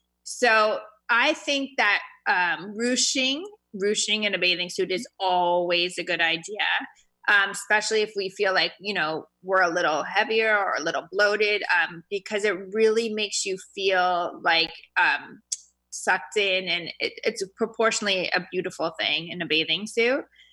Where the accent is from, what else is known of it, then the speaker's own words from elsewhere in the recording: California, United States; growing up in California, like literally you could wear jeans anywhere.